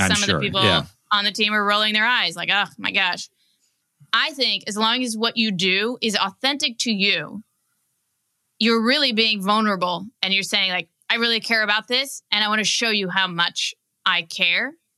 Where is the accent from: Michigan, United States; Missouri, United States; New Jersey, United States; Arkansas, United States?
Missouri, United States; Kansas City; Everybody at the buyer's company is wearing Chiefs gear, you know, because we're from Kansas City.